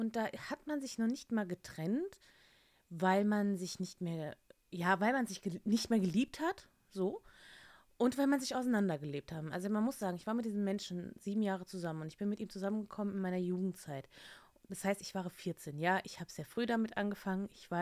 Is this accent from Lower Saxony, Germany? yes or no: yes; Lower Saxony, Germany; Wenn die Leute dann mitkriegen, ne, ich bin aus Niedersachsen